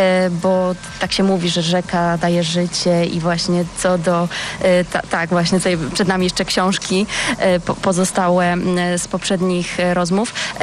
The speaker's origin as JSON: {"language": "Polish", "town": "Słubice", "region": "Lubusz Voivodeship", "country": "Poland", "tie": "born or raised there", "said": "ja pochodzę ze Słubic nad Odrą, tak się też zwykło mawiać i zawsze mówię, że się urodziłam nad rzeką, ponieważ szpital jest przy wale, przy Odrze"}